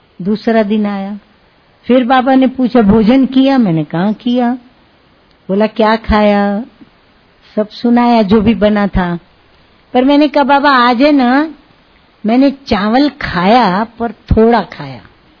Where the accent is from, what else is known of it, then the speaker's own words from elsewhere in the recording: Gujarat, India; हम गुजराती है ना, तो हम गुजराती लोग ऐसे ऐसा दड़े की तरह फूलती है रोटी हमारी